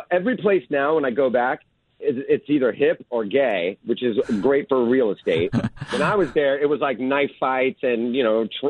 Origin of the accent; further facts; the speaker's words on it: Chicago, Illinois, United States; I grew up in Chicago area.